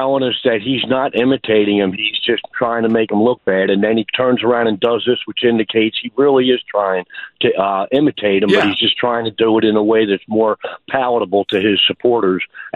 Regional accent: United States; But as an American, it makes me sad, Dom

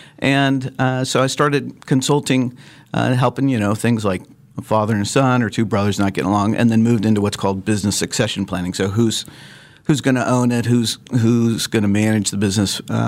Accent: Lawrence, Kansas, United States; I grew up in Lawrence, and am a Jayhawk fan

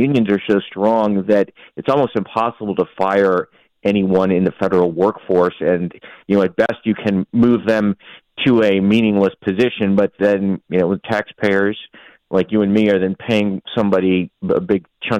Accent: Ohio, United States; and I'm actually from Ohio originally

